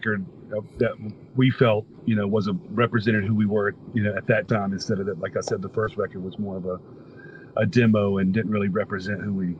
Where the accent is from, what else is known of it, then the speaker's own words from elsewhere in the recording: the South, United States; I'm from the South.